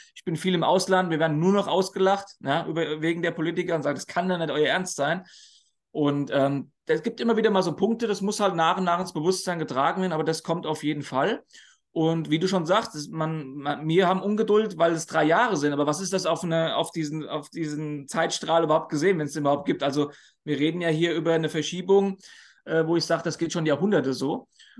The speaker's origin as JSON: {"language": "German", "country": "Germany", "said": "Und dann ist man irgendwo auch als Deutscher so ein bisschen beruhigter"}